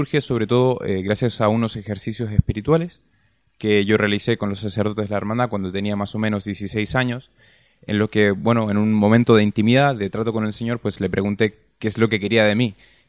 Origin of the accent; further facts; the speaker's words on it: Santiago, Santiago Metropolitan, Chile; now in Toledo, Spain; No, yo soy de Chile, de Santiago de Chile.